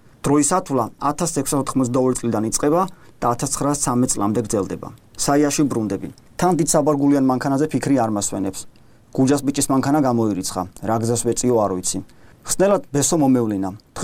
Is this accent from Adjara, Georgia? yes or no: yes; Keda, Adjara, Georgia; born or raised there